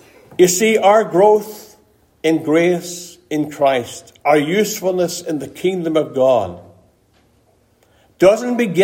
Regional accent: Ireland; growing up in Ireland, a little village where I was born.

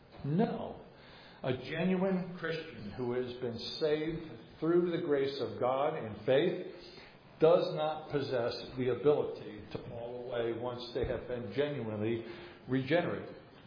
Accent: New Jersey, United States; Folks, I'm from New Jersey. I have never been called brilliant.

